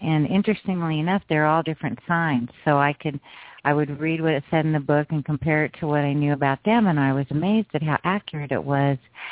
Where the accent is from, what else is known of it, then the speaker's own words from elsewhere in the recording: Roswell, New Mexico, United States; I did. I grew up in Roswell.